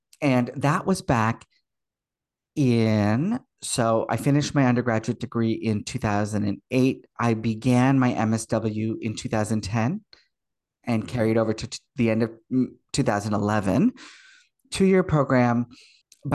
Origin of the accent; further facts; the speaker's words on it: Toronto, Ontario, Canada; I did my undergraduate degree at the University of Waterloo, which is just a short distance away from Toronto, my hometown.